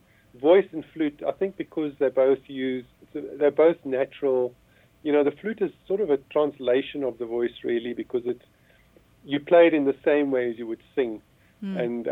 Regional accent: Johannesburg, Gauteng, South Africa; Yes, I was born in Johannesburg, born and bred. I spent nearly all of my life in Johannesburg.

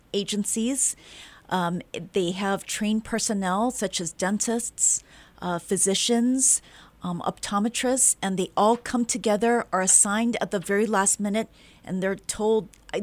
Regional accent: Wailuku, Hawaii, United States; Well, you know, I was born and raised here in Wailuku

